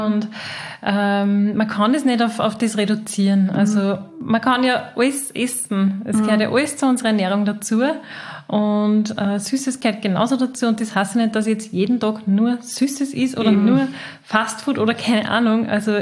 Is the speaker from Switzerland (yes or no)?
no; Austria; also bei uns in Österreich, wir haben ein Jodmangelgebiet